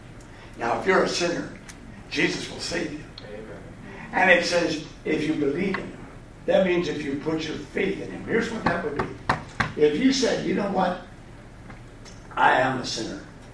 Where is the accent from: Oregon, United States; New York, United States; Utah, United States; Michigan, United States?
Michigan, United States; Vassar; I'm from Vassar, Michigan. Talk about Podunk. Matter of fact, Millington, Michigan is about 7 miles away.